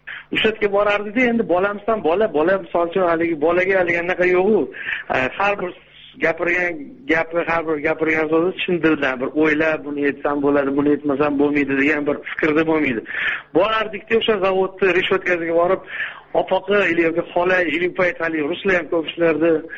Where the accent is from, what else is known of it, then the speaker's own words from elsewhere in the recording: Tashkent, Uzbekistan; man o'zim ish shaharda katta bo'lganman toshkentni bir kindik markazlaridan bittasida bo'ladi shu yerda katta bo'lganman lekin juda ham yaxshi ko'raman o'zim shahrimni